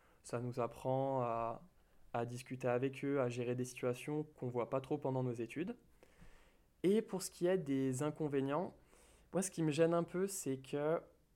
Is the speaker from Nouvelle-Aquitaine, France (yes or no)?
no; Andrézieux, Auvergne-Rhône-Alpes, France; j'ai grandi en Andrézieux et j'ai fait ma scolarité à Jacques Prévert.